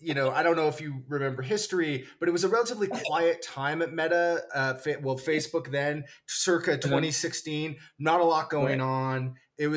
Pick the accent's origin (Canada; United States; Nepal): Canada; Toronto, Ontario; I was born and raised in Toronto, my whole life there